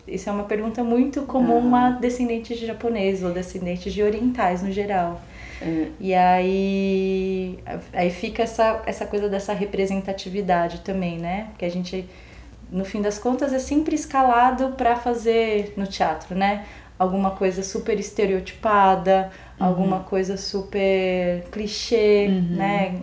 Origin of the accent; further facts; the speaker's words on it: Brazil; Então, é bem difícil tirar esse lugar de não, somos brasileiras. temos toda a questão da herança cultural e da herança fenótipica, né?